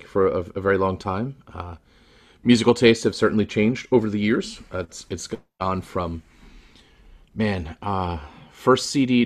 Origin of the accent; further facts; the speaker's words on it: New Jersey, United States; I am not originally from this area. I grew up in New Jersey.